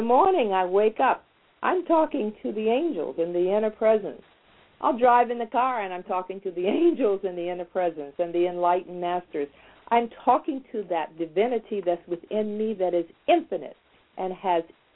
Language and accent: English; the South, United States; born there; I was born in the South, and I was in the South when there was Jim Crow.